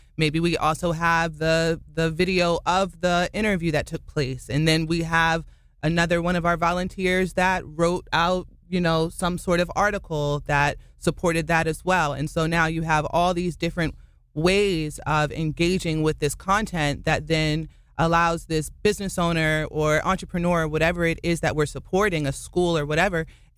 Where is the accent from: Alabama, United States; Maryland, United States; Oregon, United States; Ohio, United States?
Maryland, United States; also born or lived in District of Columbia; So my background, I was born and raised in Maryland, so I was raised in the District of Columbia, that area. I started in the workforce at 18.